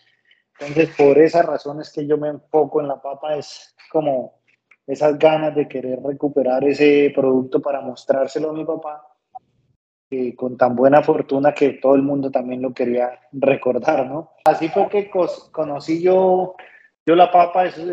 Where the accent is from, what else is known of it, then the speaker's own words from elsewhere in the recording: Santander, Colombia; soy el único santandereano que no vive de la yuca, sino de la papa. Pero el sector donde nacieron mis papás, que son campesinos, yo soy hijo de padres de origen campesino